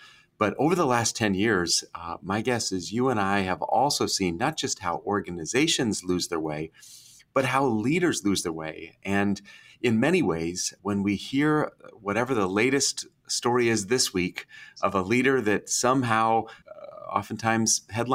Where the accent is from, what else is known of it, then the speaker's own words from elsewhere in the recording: New England, United States; And so I grew up in New England, and every summer we would go